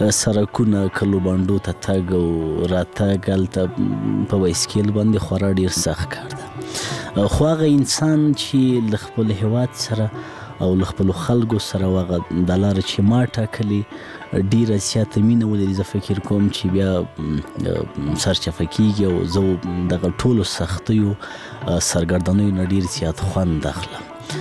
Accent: Laghman, Afghanistan; زه په لغمان کې پیدا شوم، په لغمان کې رالوی شوم، خوانځي مې په لغمان کې لوستې، هغه کتابو او تعلیم او کتابچی او قلم سره زه په لغمان کې آشنا شوم.

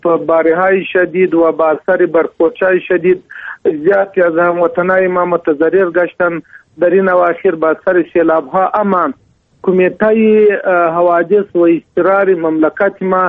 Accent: Afghanistan; مگر ما چون که ما افغان هستیم، نماینده ملت هستیم

